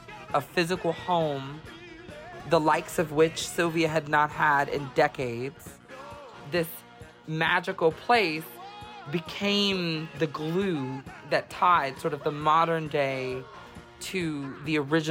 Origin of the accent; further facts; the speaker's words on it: New York City, New York, United States; I am a New Yorker